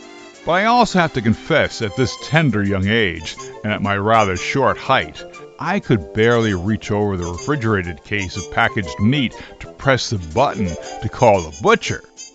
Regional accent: Linden, New Jersey, United States; way back when I was a teenager in my hometown, Linden, New Jersey. Those were the days when the neighborhood was still semi-rural, with a dairy farm one block away.

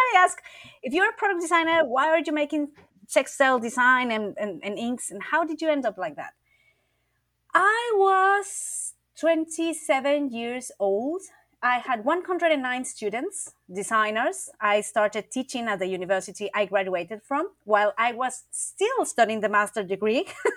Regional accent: Chiapas, Mexico; also born or lived in Mexico City / Oaxaca; So I'm Mexican. I live in Mexico. I was born in Mexico City, but at a very young age, we moved to Chiapas. So I grew up in Chiapas and Oaxaca

